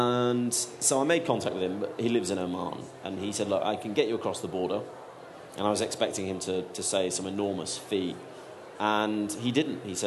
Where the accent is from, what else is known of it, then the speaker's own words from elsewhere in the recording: United Kingdom; when they found out that I was from Britain